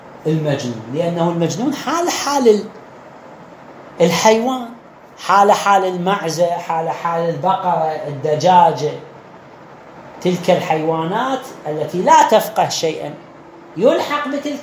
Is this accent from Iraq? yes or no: yes; Iraq